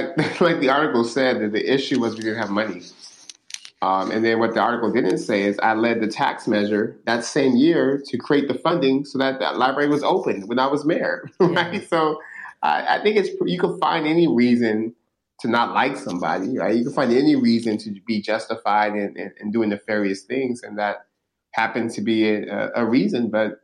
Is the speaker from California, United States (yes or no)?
yes; Stockton, California, United States; Stockton, my hometown, is the least educated city of the top 100 metro areas in this country